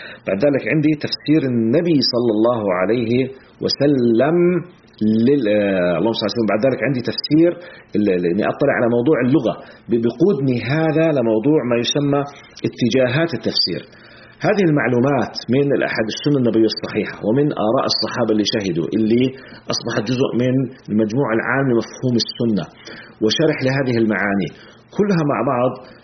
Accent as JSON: {"language": "Arabic", "country": "Jordan", "accent": "Jordanian colloquial Arabic", "said": "لا احنا زي نحكي باللهجة العامية بالأردن"}